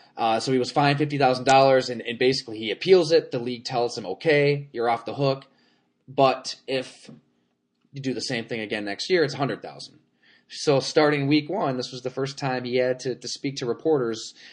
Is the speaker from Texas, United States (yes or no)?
no; Buffalo, New York, United States; I'm from the Buffalo area myself.